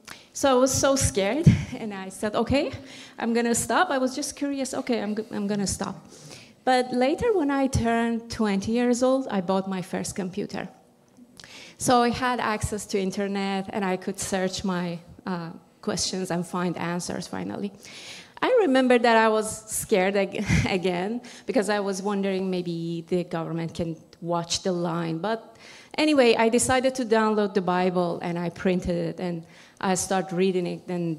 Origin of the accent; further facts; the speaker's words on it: Iran; Yeah. I come from Iran